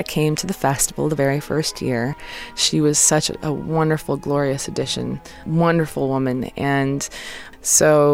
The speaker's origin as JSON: {"language": "English", "town": "Mason City", "region": "Iowa", "country": "United States", "tie": "born or raised there", "said": "It reminded me a lot of my hometown of Mason City and of the art fairs that we have there"}